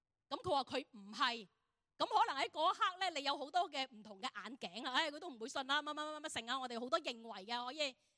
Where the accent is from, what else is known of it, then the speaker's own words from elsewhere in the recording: Hong Kong; 我们香港人什么都要快的